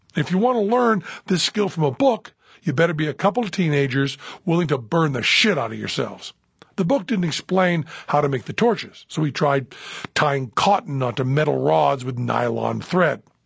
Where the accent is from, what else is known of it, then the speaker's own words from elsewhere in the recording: New England, United States; I told him I was an atheist from New England.